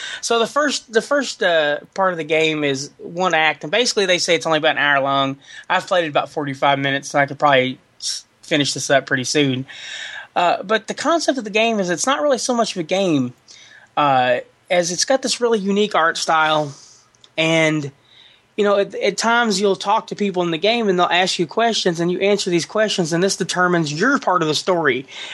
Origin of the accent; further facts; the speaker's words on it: Kentucky, United States; We're more American than Chicago.